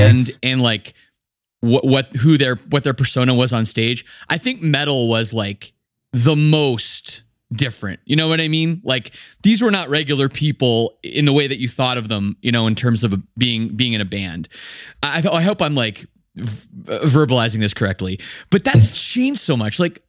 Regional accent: Toronto, Ontario, Canada; He's my buddy. We're both from Toronto.

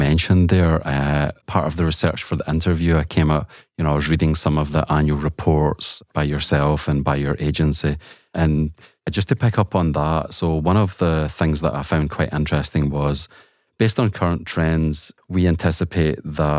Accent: Scotland, United Kingdom; The former Manchester United manager, Alex Ferguson, who's from my hometown, he always said that a friend is someone that's running in the door when everyone else is running out.

